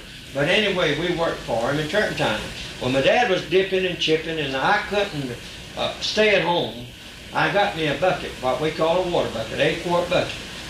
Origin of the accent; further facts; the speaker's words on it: Florida, United States; Well, I was born in 1912 in Jackson County, Florida, up here close to Mariana, and stayed in the Army Country until I was about 8 years old